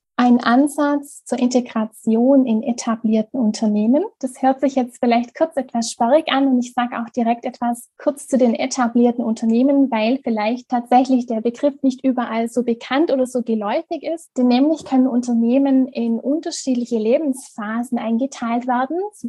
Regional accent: Baden-Württemberg, Germany; Ich komme aus Süddeutschland, aus der Region Oberschwaben und bin 25 Jahre alt

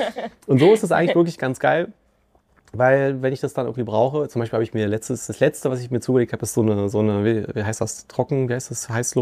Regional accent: Germany; born there; weil ich bin ja in der DDR noch geboren

